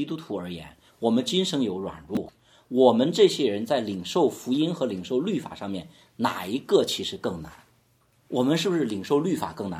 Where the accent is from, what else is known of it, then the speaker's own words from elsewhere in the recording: China; 我们中国人